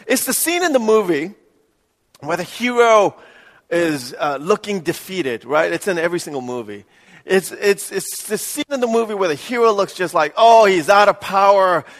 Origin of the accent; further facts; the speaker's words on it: New York City, New York, United States; I grew up in New York City, right, riding the subways to go to my high school.